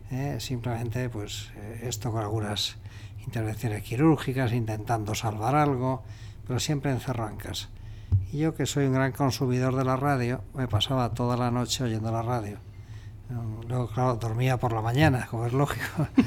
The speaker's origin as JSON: {"language": "Spanish", "region": "Castilla-La Mancha", "country": "Spain", "said": "yo nací en España, soy manchego como Don Quijote"}